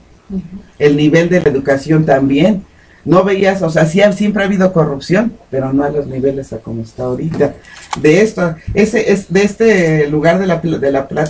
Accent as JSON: {"language": "Spanish", "country": "Mexico", "said": "nosotros como mexicanos, yo me acuerdo"}